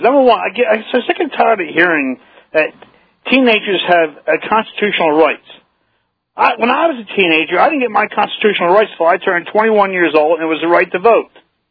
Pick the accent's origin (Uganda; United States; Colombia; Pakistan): United States; New Jersey; I lived back in Jersey I grew up back in New Jersey.